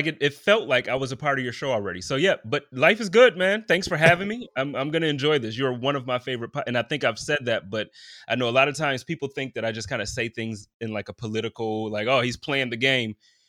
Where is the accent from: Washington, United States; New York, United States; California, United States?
New York, United States; Buffalo; now in Florida, United States; Yep, absolutely. I was born in Buffalo, went to high school at City Honors. I went to Canisius College. So I'm very much part of the Western New York community.